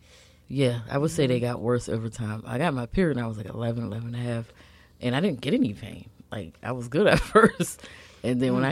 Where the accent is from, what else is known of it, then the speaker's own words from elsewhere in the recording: McKeesport, Pennsylvania, United States; And I am from McKeesport. I always say that because I'm very proud to be from McKeesport.